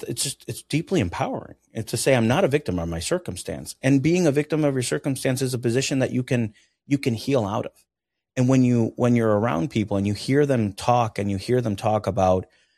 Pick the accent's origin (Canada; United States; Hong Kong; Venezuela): Venezuela; moved away; I grew up, I'm originally from Venezuela.